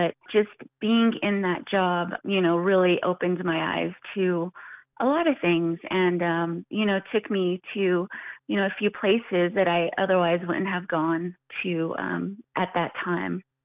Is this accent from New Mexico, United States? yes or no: yes; Nayuthi, New Mexico, United States; now in Farmington, United States; Originally, I'm from Nayuthi, New Mexico, which is a little further south than Farmington here on 550. I grew up there, and now I live here in Farmington.